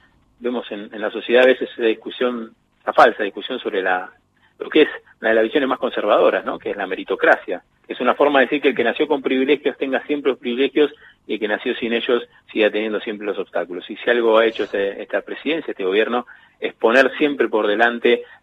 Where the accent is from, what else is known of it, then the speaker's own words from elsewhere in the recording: Argentina; Hay un aprendizaje que debemos hacer como argentinos